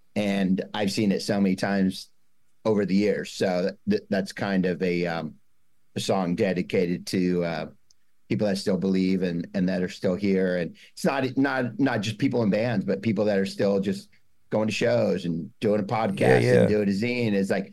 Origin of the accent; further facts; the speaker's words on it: Thousand Oaks, California, United States; we're from Thousand Oaks. It's a small suburb in Ventura County, about 30 miles north of LA.